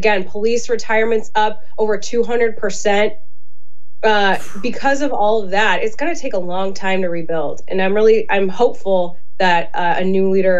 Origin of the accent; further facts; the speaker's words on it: Illinois, United States; But look, we're from Illinois. Vote early, vote often, and the Windy City are our two favorite sayings.